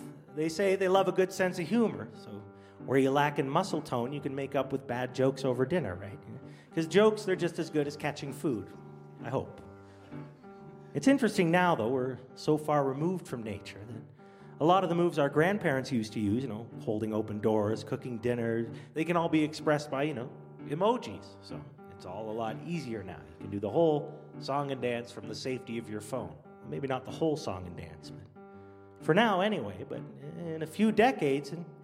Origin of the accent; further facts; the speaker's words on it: Canada; So being a Canadian, I wanted to make sure that everything has been cleaned up nice and safe